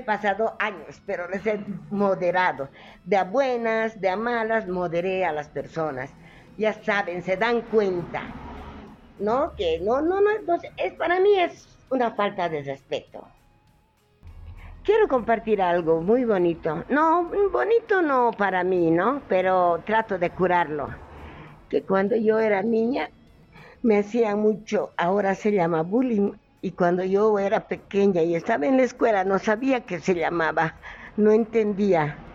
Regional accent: Caranavi, La Paz, Bolivia; now in Cochabamba, Bolivia; soy de Caranavi, de Noryungas, y bueno, vivo acá en Cochabamba ahora con mi pequeño negocio de los chocolates, cafés.

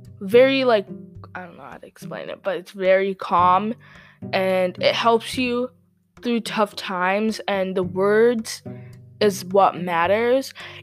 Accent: Ghana; I'm from Ghana. And actually, no, I'm not born in Africa. I'm sorry. I'm originated from Africa. So yeah, I know how to do Afrobeat dances.

